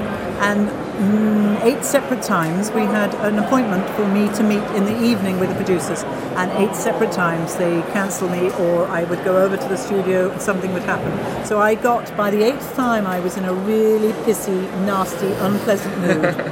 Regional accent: England, United Kingdom; And I went in, and I'm very English, in Superman I'm wearing a wig.

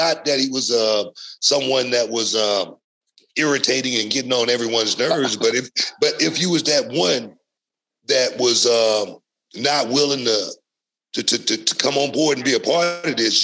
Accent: Texas, United States; also born or lived in Louisiana; I grew up in Texas. I was born in Louisiana, and I never dealt with racism a whole lot coming up as a kid or anything like that.

